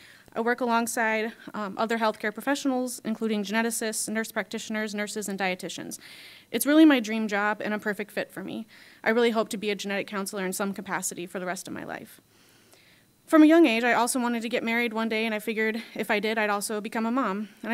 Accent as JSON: {"language": "English", "region": "Minnesota", "country": "United States", "tie": "born or raised there", "said": "I shadowed them at local hospitals where I grew up in Minnesota."}